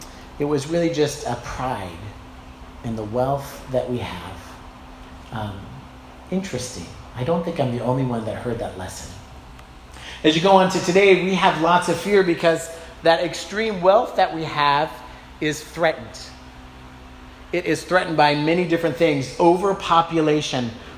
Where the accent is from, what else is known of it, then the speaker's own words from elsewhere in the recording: Sacramento, California, United States; Now, I might sound a little hippy-dippy, or maybe like I'm from Berkeley in the 60s instead of Sacramento in the 70s.